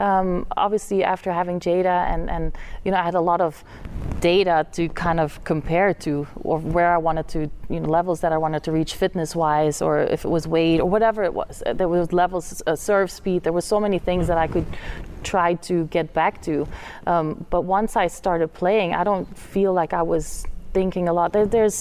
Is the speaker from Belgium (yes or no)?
yes; Flanders, Belgium; she was from the French side, I was from the Flemish side, but we always, you know, came together in the bigger tournaments in Belgium first